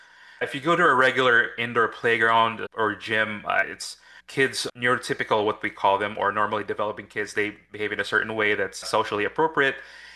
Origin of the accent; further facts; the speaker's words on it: Philippines; also born or lived in New Jersey, United States; See, I was born in New Jersey, but I spent most of my childhood in the Philippines from first grade until college.